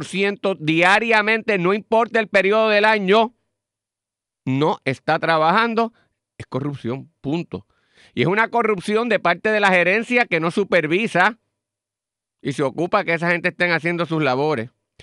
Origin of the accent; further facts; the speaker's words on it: Puerto Rico; somos boricua para que tú lo sepas.